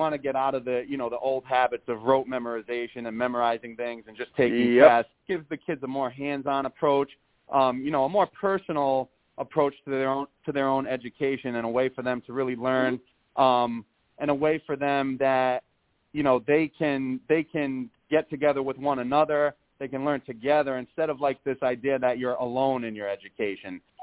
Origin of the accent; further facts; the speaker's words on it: Cranston, Rhode Island, United States; I've taught at Cranston West, but I've also taught in Providence. I've taught middle school, and this is – Cranston West is my favorite, though, because this is where I went to high school as a kid.